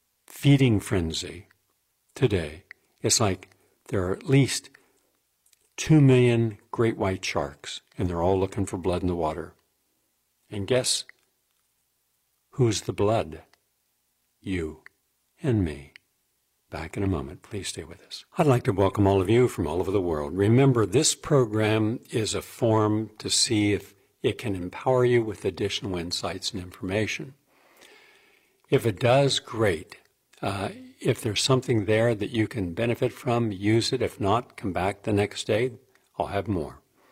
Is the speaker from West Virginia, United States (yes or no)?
yes; West Virginia, United States; That was certainly the case where I grew up in West Virginia. Most people worked at any one of 10 places.